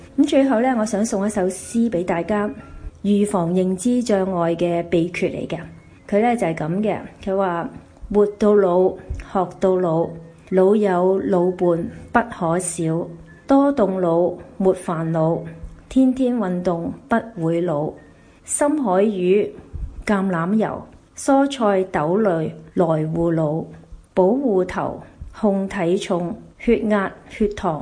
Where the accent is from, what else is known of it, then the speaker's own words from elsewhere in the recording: Hong Kong; 我是来自香港的